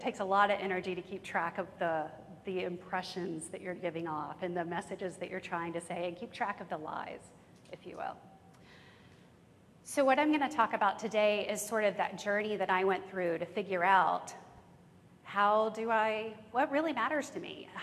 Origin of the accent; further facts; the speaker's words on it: Alabama, United States; born there; I was born in Alabama, I call her mama.